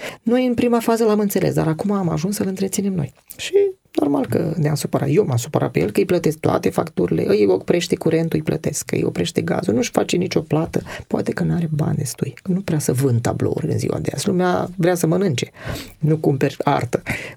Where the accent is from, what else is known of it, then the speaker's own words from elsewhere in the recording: Piatra Neamț, Neamț County, Romania; accent: Moldovan; now in Constanța, Romania; eu sunt moldovean din Piatra Neamț și acum se simte accentul. Stau eu în Constanța, dar ești jumie-juma. Unii îmi zic, ești moldovean, că te-am prins, ai accent.